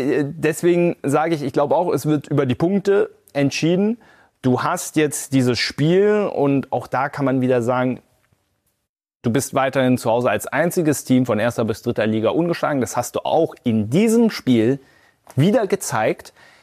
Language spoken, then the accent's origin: German; East Germany, Germany; born there; Ich darf so reden als gebürtiger Ostdeutscher auch. Und mein Vater kommt ja gebürtig auch aus dem Erzgebirge tatsächlich.